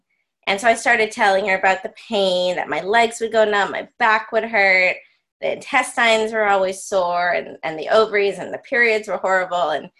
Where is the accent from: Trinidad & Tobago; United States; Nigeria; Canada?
Canada; I grew up in Canada